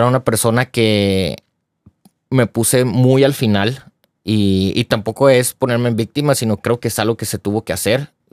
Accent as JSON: {"language": "Spanish", "town": "Ciudad Obregón", "region": "Sonora", "country": "Mexico", "said": "Yo soy de Sonora, de Ciudad Obregón."}